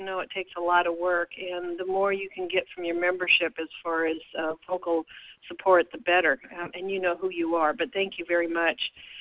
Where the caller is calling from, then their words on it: Juneau, Alaska, United States; I'm just calling from Juneau, snowy Juneau.